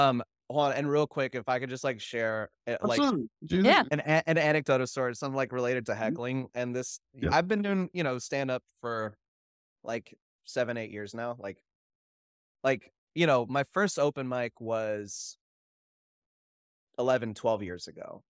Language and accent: English; Austin, Texas, United States; I'm from Austin. I know I look like someone who moved here to ruin it.